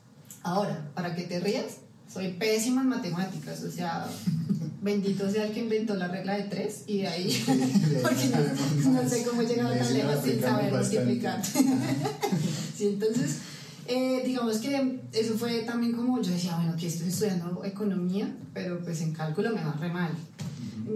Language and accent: Spanish; Bogotá, Colombia; also born or lived in Leticia; yo soy de Leticia. Nací en Leticia, pero no me crié en Leticia, me crié toda la vida en Bogotá.